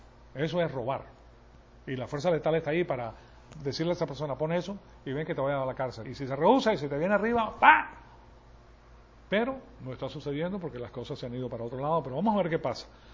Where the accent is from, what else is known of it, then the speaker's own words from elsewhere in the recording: Venezuela; yo vengo de Venezuela